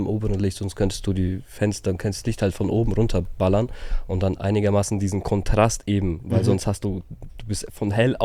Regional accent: Herzogenaurach, Bavaria, Germany; wo kommst du her? Also aus welcher Ecke, sagst du aus Herzogenaurach? So, hä? Und dann sagen, ja, da musst du diese Karte spielen, sagt, ja, da wo Adidas herkommt und so. Nicht nur Adidas, kommt ja auch Puma her.

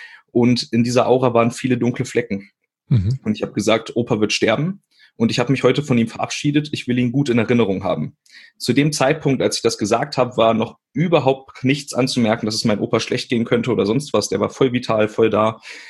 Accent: Witzenhausen, Hesse, Germany; born there; Also ich bin in Witzenhausen geboren. Das ist zwischen Kassel und Göttingen und eine ganz kleine Stadt.

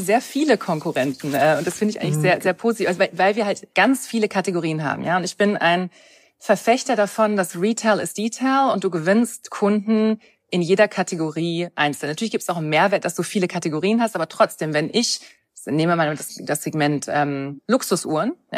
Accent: England, United Kingdom; Ich komme aber auch aus England.

